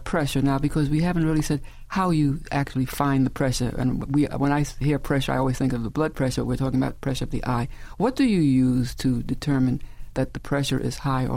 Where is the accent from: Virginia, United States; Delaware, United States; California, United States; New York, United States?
New York, United States; I say New York because I'm a New Yorker